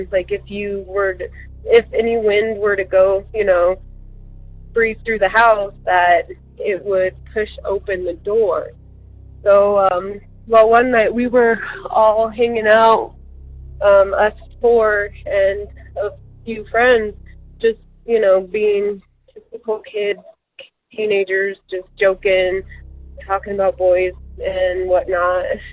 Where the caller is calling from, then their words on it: Colorado, United States; I am calling from Colorado.